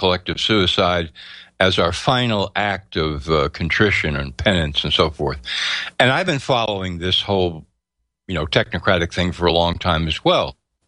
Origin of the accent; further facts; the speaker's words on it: France; I was raised in France, and so if I consider myself French